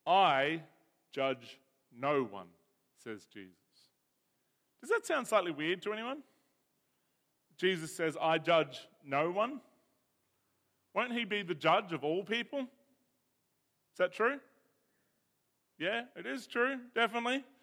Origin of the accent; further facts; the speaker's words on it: Innes Park, Queensland, Australia; I'm from Innes Park, so I can say that.